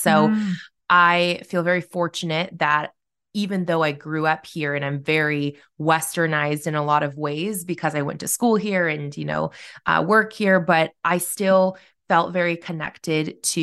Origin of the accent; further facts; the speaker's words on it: Corvallis, Oregon, United States; now in Salem, United States; So I live in Salem, which is about an hour south of Portland, and I grew up in Corvallis, which is a small college town.